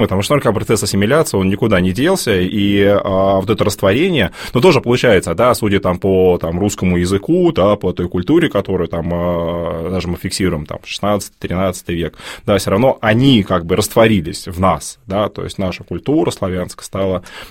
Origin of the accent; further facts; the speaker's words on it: Moscow, Russia; а потом я понял, что она наоборот, она знает, что мы из Москвы.